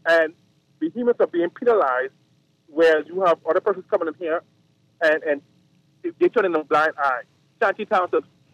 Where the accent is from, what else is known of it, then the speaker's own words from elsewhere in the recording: Abaco, Bahamas; I'm from Abaco, and we have a housing crisis in Abaco.